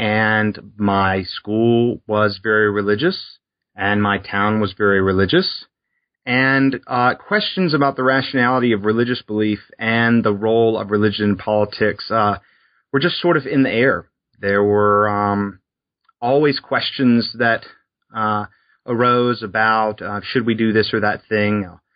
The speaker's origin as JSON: {"language": "English", "region": "Alabama", "country": "United States", "tie": "born or raised there", "said": "So I grew up in South Alabama on the Gulf Coast, and I was born in 1982."}